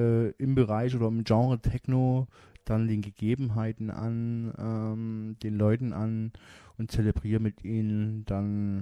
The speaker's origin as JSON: {"language": "German", "town": "Chemnitz", "region": "Saxony", "country": "Germany", "said": "ich komme aus Chemnitz."}